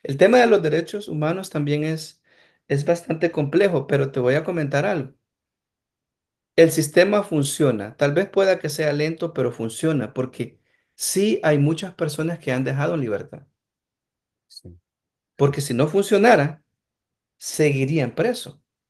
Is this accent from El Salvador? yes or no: yes; Eastern El Salvador, El Salvador; Hay una zona en el país, que es la zona oriental de donde yo soy, que por generaciones y generaciones ha sido olvidada por todos los presidentes.